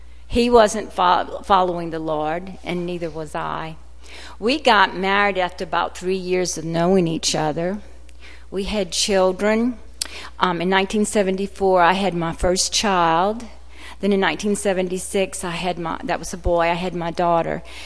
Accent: Morgan City, Louisiana, United States; I was born and raised in Morgan City, Louisiana. That's where I'm from.

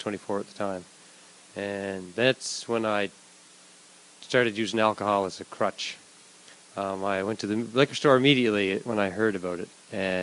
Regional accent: Little Narrows, Nova Scotia, Canada; And I'm from Little Narrows. I'll be fourth generation on the farm where we are.

